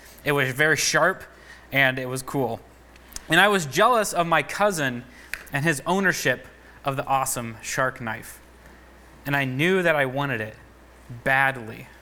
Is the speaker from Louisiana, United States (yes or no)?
no; Michigan, United States; I'm a pastor from Michigan.